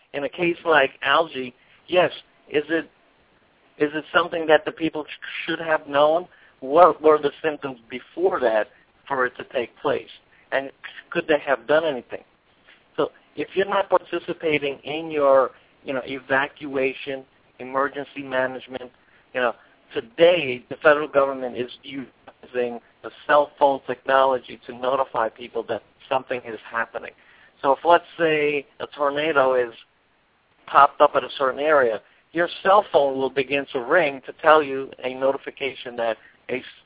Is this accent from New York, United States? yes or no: yes; New York, United States; it wasn't until the Sandy storm hit the, you know, came up the Northeast that affected my hometown in the New York area